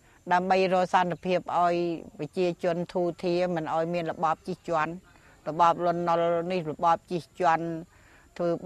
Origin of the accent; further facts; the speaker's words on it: Takeo, Cambodia; ស្រុកកណៅភូមិហ្នឹងឃុំហ្នឹងអត់មានមកពីណាទេ